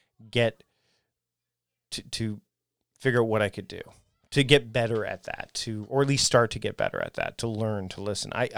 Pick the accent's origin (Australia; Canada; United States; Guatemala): Canada; I, as a Canadian, as a white male Canadian, I come from a place of privilege.